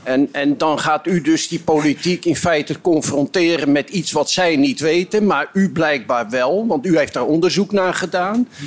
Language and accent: Dutch; Westland, South Holland, Netherlands; de woordvoerder van de verontruste duurzame glastuinders in het Westland. Dus dat zegt al gelijk waar ik vandaan kom.